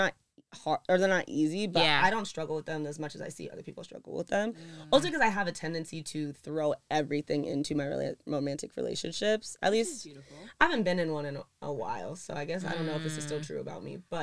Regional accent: Ohio, United States; also born or lived in Brooklyn; I grew up in Ohio. I was born in Brooklyn, like I mentioned, but I grew up in Ohio. I was put in all white schools.

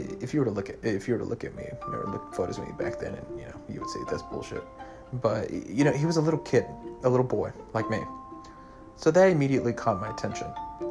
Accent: Brownsville, United States; We went into this Blockbuster back in my hometown of Brownsville.

